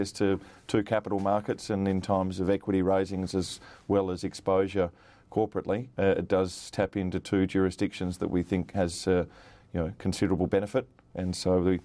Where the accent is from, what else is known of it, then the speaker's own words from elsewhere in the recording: Australia; I'm an Aussie